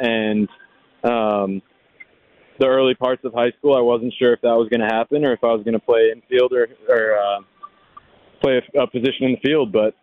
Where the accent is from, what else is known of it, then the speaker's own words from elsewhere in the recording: New Jersey, United States; That's mostly growing up in the New Jersey area, and my dad playing for the Yankees.